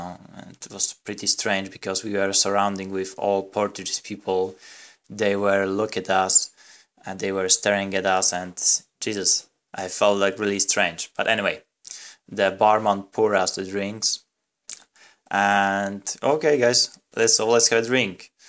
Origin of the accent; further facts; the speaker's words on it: Poland; English is a second language; I'm from Poland